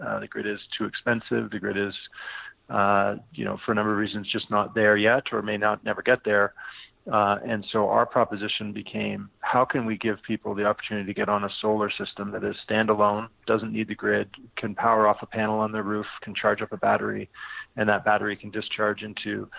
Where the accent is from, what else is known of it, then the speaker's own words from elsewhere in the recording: Toronto, Ontario, Canada; also born or lived in Chapel Hill, United States; I grew up in Toronto